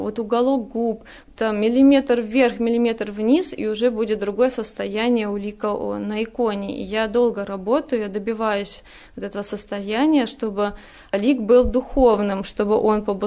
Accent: Belarus; moved away as an adult; переехала, потому что это родина моего мужа, а сама я из Беларуси.

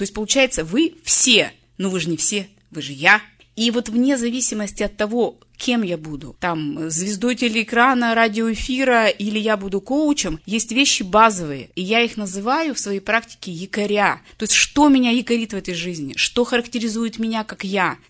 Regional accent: Yekaterinburg, Sverdlovsk Oblast, Russia; я коуч из Екатеринбурга, и я начинаю говорить, кто я.

